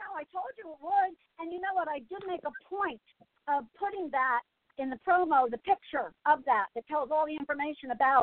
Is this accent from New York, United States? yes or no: no; Asbury Park, New Jersey, United States; because I'm from Asbury Park, grew up in Asbury Park